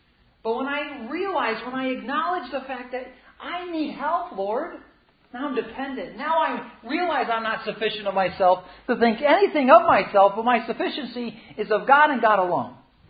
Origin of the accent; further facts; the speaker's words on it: Philippines; as growing up in the Philippines and you're living with these people who are animistic